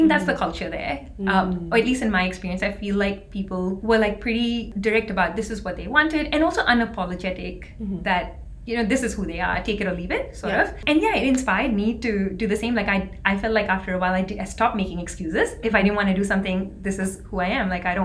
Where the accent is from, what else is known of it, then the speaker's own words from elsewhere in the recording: Singapore; also born or lived in India / Indonesia / Australia; so I grew up mostly in Singapore, but so I was born in India and I spent some time in Indonesia as well.